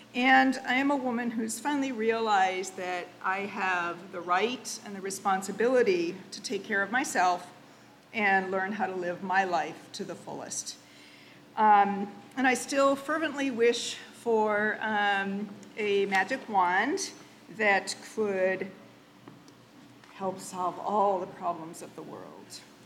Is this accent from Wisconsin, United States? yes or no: yes; Wisconsin, United States; I grew up in Wisconsin, so I'd go up on my out on my bike into the cornfields and just ride until it was dark out